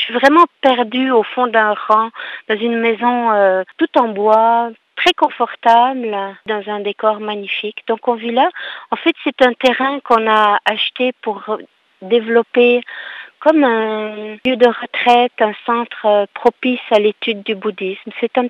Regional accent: Jura, Switzerland; Souvent, on me demande si je suis française. Puis quand je suis suisse, ça fait un gros sourire.

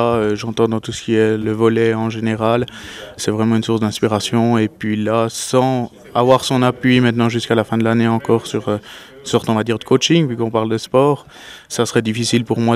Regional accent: Jura, Switzerland; avant tout, je suis jurassien.

